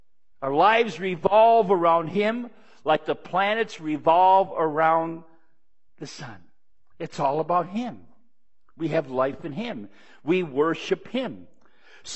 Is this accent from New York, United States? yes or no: yes; New York, United States; We're from upstate New York.